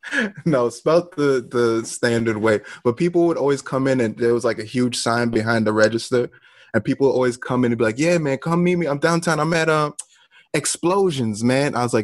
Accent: Worcester, Massachusetts, United States; Worcester, Massachusetts.

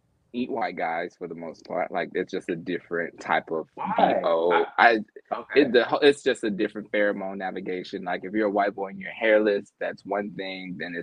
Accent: Memphis, Tennessee, United States; also born or lived in Mississippi; I'm from the South, so it's a very different threshold from Memphis by way of Mississippi.

